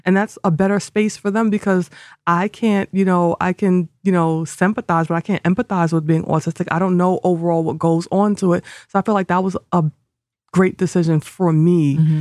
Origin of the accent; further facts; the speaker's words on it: New York, United States; just talk about everything from growing up in New York